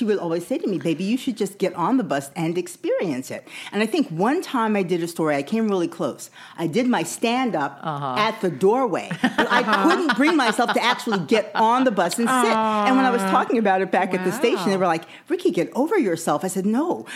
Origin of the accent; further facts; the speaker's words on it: Las Vegas, Nevada, United States; I mean, here's the thing about growing up in Las Vegas.